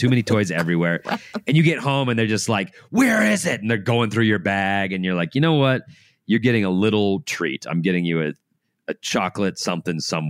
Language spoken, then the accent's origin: English; Denver, Colorado, United States; Yeah, I'm born and raised in Denver. I lived a bunch of other places, but I kept coming back.